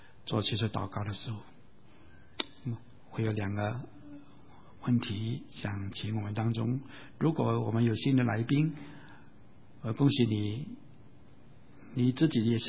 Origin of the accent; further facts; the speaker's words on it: China; 我们是中国人，我们不需要学中国话